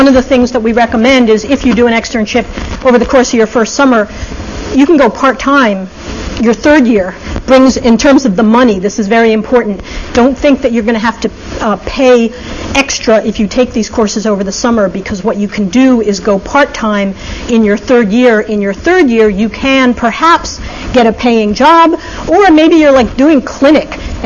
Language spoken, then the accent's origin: English; New York, United States; I'm going to talk really fast because I'm from New York.